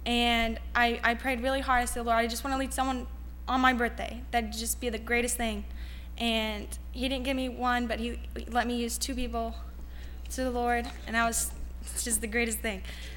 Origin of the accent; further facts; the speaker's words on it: Florida, United States; I'm from Warnahaven, Florida